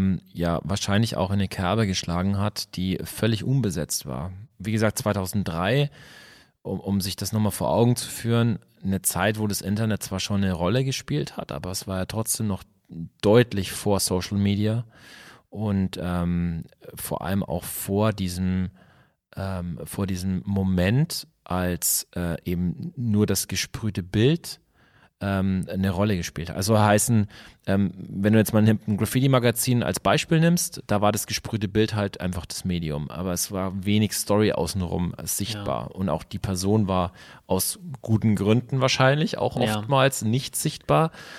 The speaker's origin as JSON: {"language": "German", "town": "Nuremberg", "region": "Bavaria", "country": "Germany", "tie": "born or raised there", "said": "Und ich kann jetzt nur für meine Heimatstadt oder für die Region sprechen, Nürnberg"}